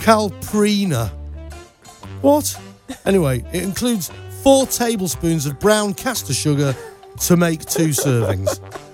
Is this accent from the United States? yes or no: yes; United States; But, of course, I'm American, so I don't like being told what to eat.